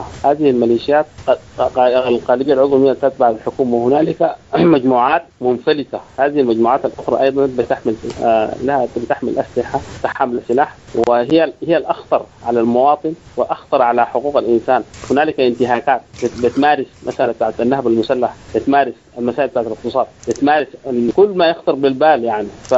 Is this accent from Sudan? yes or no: yes; Sudan; هنالك مناطق برمتها في السودان، عندنا في دارفور وجبال النوبة والنيل الأزرق